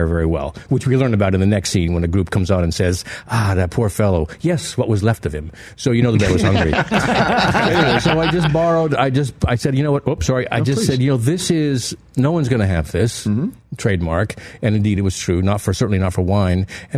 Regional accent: Yakima, Washington, United States; Yeah, Walla Walla, Eastern Washington, where I grew up. I'm from Yakima originally.

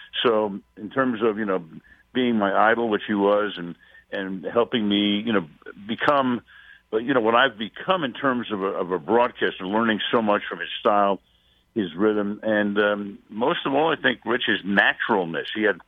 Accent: Brooklyn, New York, United States; now in Los Angeles, United States; And then growing up in Brooklyn and going to the games and listening to the games and falling in love with, you know, with Barber and Vinny and listening to every game, I was destroyed when the Dodgers then left Brooklyn.

